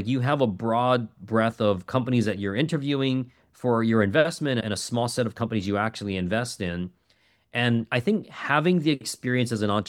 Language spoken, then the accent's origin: English; Hawaii, United States; I'm from Hawaii originally, and in Hawaii, we have islands